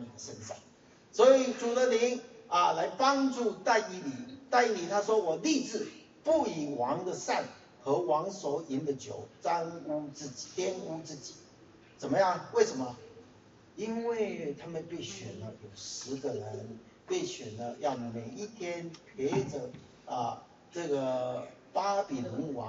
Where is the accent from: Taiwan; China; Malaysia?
China; 我们中国人在讲笑话之后，我们也是笑得一塌糊涂，美国人听不懂